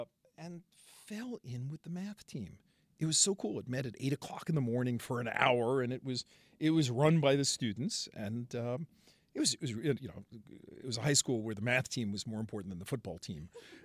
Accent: Brooklyn, New York, United States; David comes from the Bronx. I come from Brooklyn. We immediately fell to arguing with each other. That's the mode of communication within boroughs of New York.

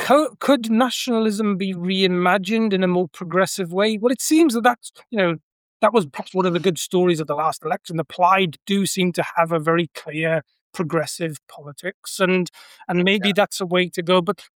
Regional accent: Wales, United Kingdom; But then what was interesting was when I actually told people that I was actually from the South Wales Valleys, nobody had a bloody clue where it was, right?

